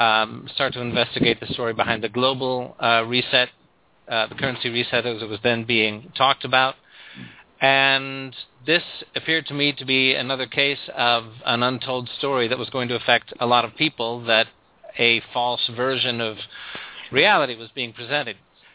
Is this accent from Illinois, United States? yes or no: yes; Chicago, Illinois, United States; I'm an Irish-American guy from Chicago. Grew up in a big family, 10 kids, Irish Catholic family.